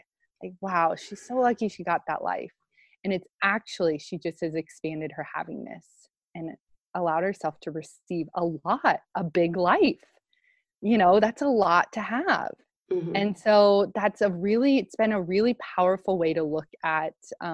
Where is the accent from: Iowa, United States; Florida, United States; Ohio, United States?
Iowa, United States; I'm originally from Iowa, Midwest girl